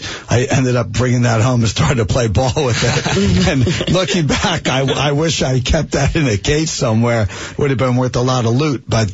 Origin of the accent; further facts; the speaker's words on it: Springfield, New Jersey, United States; I grew up in Springfield and right in Union County.